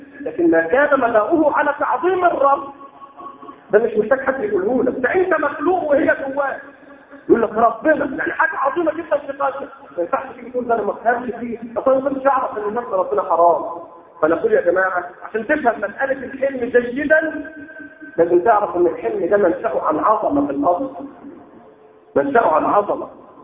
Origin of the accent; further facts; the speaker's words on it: Egypt; عندنا في مصر هنا بيسفروا بنوع ايه؟ سبوا الدين.